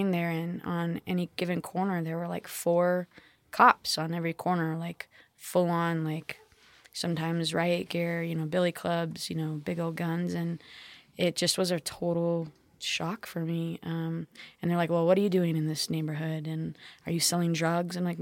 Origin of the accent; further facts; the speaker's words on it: Santa Clarita, California, United States; So I grew up in a small suburb called Santa Clarita